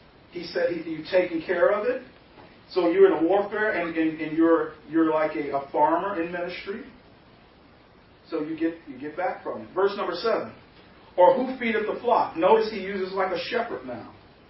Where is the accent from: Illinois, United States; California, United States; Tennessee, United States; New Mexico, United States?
Illinois, United States; Chicago; You know, I'm from Chicago, Illinois, and we lived in Minnesota.